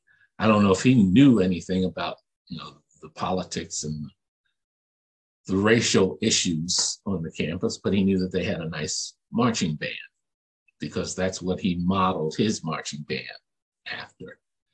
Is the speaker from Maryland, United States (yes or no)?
yes; Baltimore, Maryland, United States; I grew up in Baltimore in a community where the question wasn't, are you going to college?